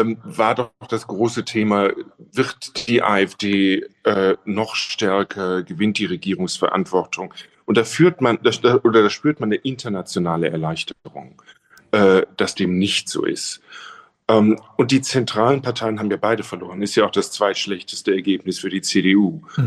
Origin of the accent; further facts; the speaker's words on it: Germany; now in Leicester, United Kingdom; ich bin seit mittlerweile über 20 Jahren in England. Verstehe mich auch als Brite. Und als Deutsche und als Europäer